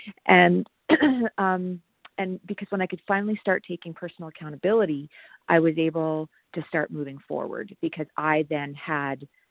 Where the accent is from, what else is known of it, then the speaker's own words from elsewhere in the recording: Alberta, Canada; I'm from Alberta, Canada.